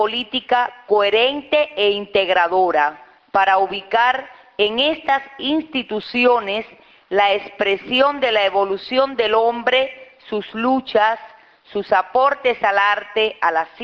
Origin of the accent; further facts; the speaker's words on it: Bayamo, Granma, Cuba; procedemos de Cuba, de la isla de Cuba, que ahí la ven, pero de una zona del oriente cubano. Esa marca que ven ahí es mi provincia, que es la provincia de Granma. Vivimos en la ciudad de Bayamo, una ciudad monumento